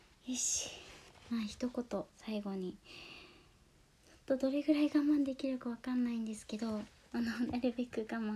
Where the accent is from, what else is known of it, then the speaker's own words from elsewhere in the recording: Shikoku, Japan; 出身は四国です。